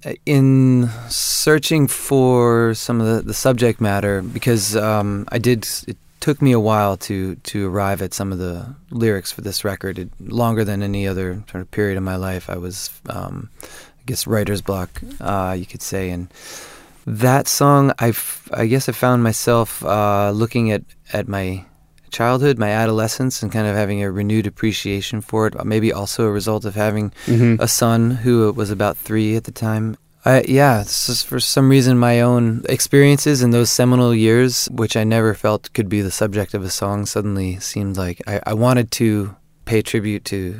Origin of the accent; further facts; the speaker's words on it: Providence, Rhode Island, United States; And there's an old mansion in Newport, Rhode Island, which is where I'm from Providence.